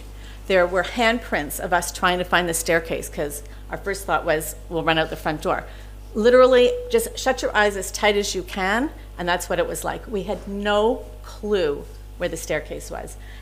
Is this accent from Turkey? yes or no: no; Canada; And we come from Canada. I only thought of gas fires.